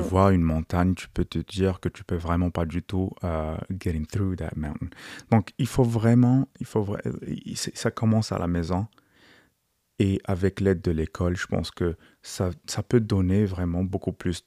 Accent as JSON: {"language": "French", "country": "Morocco", "tie": "born or raised there", "said": "surtout on a grandi au Maroc, et dans quelques écoles publiques"}